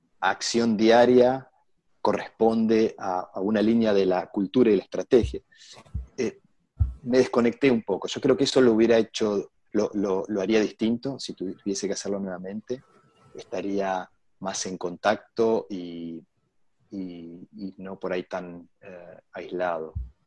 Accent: Argentina; cuando era pequeño en Argentina me gustaba jugar al rugby

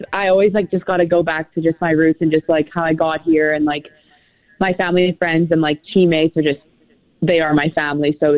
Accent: Vancouver, British Columbia, Canada; because I'm from Vancouver

